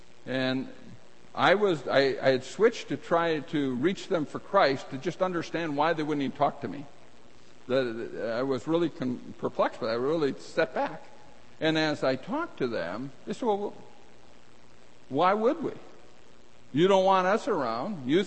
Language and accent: English; North Dakota, United States; I grew up in North Dakota, and then I had the good fortune of having success in business.